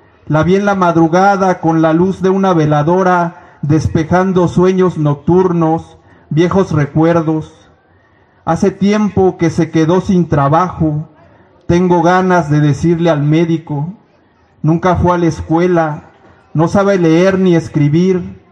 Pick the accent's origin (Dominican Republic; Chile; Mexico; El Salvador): Mexico; Iztapalapa, Mexico City; vengo de la comunidad de Xochitlanesi, que es una comunidad que se encuentra en Iztapalapa, la Iztapalapa insumisa, sin agua para el mundo. Es una comunidad de más de 100 familias